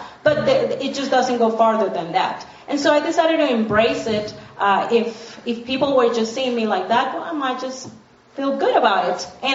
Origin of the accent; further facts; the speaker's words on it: Colombia; I'm a storyteller performer. I'm from Colombia, South America.